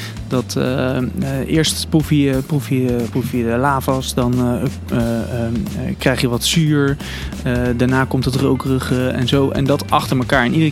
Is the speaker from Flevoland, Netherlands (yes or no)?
no; The Hague, South Holland, Netherlands; Ik kom uit Den Haag.